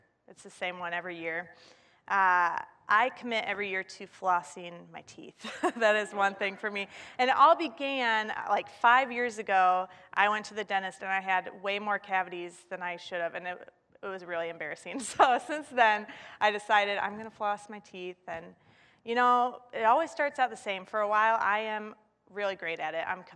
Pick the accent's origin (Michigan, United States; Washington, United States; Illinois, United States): Michigan, United States; Lake Orion; now in Northville, United States; I'm from Lake Orion, which is not too far from here. So I'm from the Metro Detroit area. I currently live in Northville, so still not too far from here.